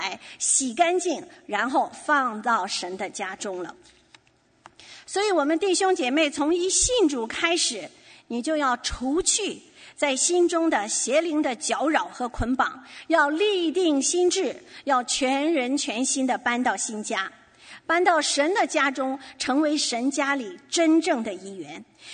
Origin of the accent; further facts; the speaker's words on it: China; moved away as an adult; now in Canada; 我常常在想我也有这样的经历，当人问我说你是哪人啊，我就会回答说我是中国人。